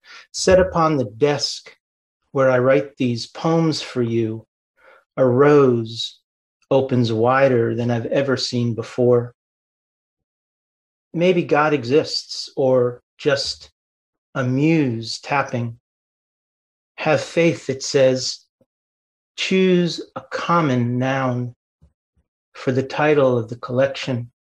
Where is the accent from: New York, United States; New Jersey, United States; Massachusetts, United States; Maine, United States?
New Jersey, United States; I'm from New Jersey here.